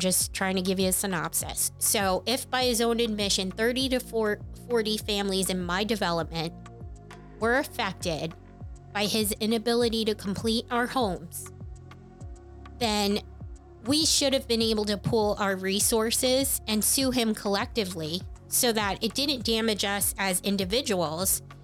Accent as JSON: {"language": "English", "region": "Northeast", "country": "United States", "tie": "born or raised there", "said": "You don't realize, growing up in the Northeast, that this isn't just in the history books."}